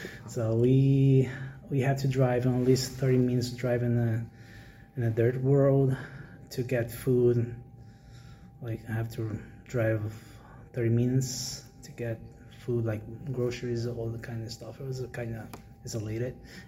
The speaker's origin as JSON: {"language": "English", "town": "Natal", "region": "Rio Grande do Norte", "country": "Brazil", "tie": "born or raised there", "second_language": "English", "moved": "as an adult", "lives_now": "United States", "said": "I'm from Brazil. I grew up in a small farm in Brazil and in the north part of the country. The city is called Natal. It's kind of Merry Christmas in English if you translate it, the name of my city. And I left my family in 2016"}